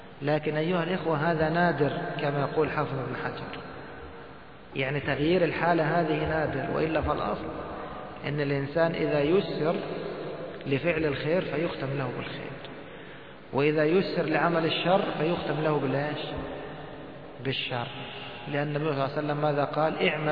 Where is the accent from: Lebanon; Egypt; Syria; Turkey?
Egypt; مثل الأمن المركزي عندنا في مصر. الأمن المركزي هذا متخصص في الضرب.